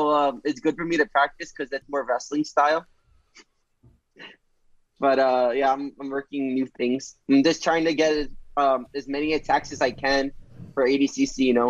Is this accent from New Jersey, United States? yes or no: yes; New Jersey, United States; I'm from New Jersey, and I was born next to Rutgers.